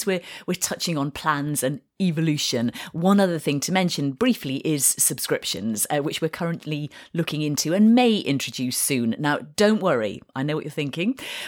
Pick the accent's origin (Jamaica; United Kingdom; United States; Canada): United Kingdom; I mean, we are British, so a bit of that probably comes with the territory.